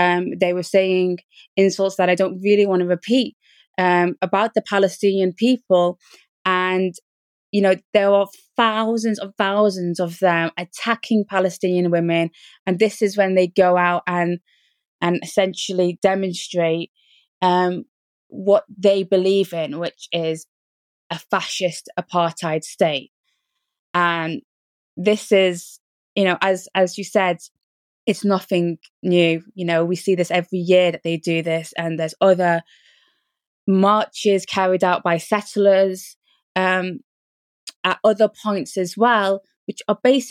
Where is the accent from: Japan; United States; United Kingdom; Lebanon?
United Kingdom; born there; I was born in Britain, right?